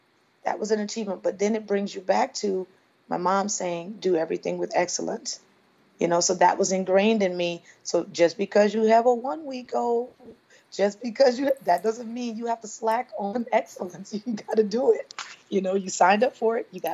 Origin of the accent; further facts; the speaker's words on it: Louisiana, United States; And Debbie Allen was the first person I saw, girl growing up in Louisiana, and there was no real dance, you know, real true dance.